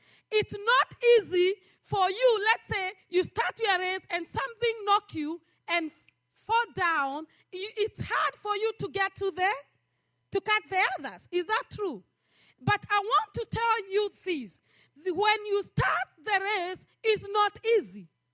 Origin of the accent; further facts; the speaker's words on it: Kenya; When we think about the race, I know we come from Kenya. Hallelujah. I know we are the best runners.